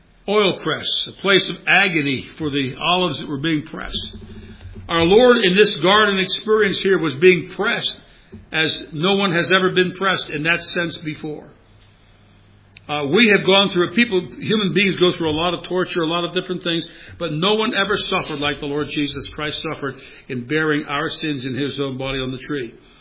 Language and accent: English; United States; Folks, that was an embarrassment to me as an American.